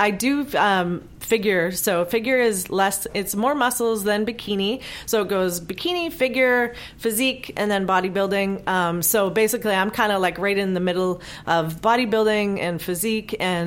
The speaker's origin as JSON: {"language": "English", "town": "Vancouver", "region": "British Columbia", "country": "Canada", "tie": "born or raised there", "said": "I have a special love for my hometown. So I love Vancouver. You know, there's mountains, there's water."}